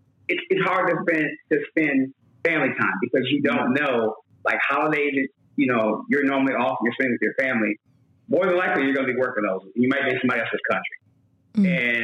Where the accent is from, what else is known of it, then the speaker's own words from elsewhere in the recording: New York, United States; now in Atlanta, United States; I'm originally from New York, in Atlanta now for 5 years.